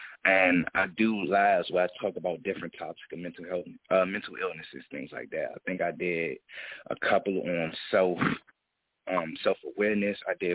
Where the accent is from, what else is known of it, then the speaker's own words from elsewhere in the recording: Washington, District of Columbia, United States; Born and raised in Washington, D.C., Southeast area, 1109 Sumner Road, Southeast. Was raised around the farms, was born around Connor Terrace